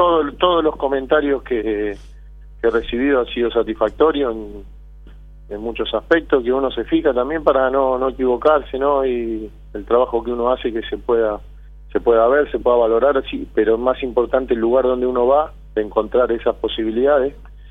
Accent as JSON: {"language": "Spanish", "region": "Buenos Aires", "country": "Argentina", "tie": "born or raised there", "also_born_or_lived": "Punta Mogotes", "said": "Si bien nací en Buenos Aires, en Capital Federal, siempre compartí, ¿no?, con mi familia, de vivir mitad y mitad, ¿no?, en Punta Mogotes y mitad en Buenos Aires."}